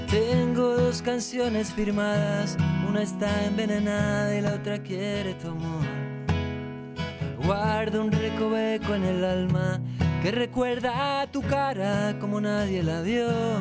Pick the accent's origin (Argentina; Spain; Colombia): Argentina; Rosario, Santa Fe; born there; No, yo nací en Rosario.